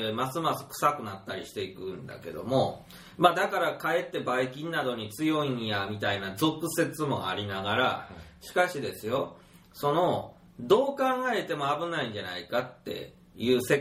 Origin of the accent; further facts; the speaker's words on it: Kansai, Japan; やっぱ関西人なんでね